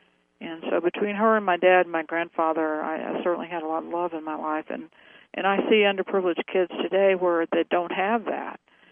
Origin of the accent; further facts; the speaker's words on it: Sims, Texas, United States; also born or lived in California / Dallas; But for the most part, I grew up in East Texas, which is very small. It's northeast of Dallas, and I bounced back and forth between Dallas and Sims. And Sims is where I finished high school.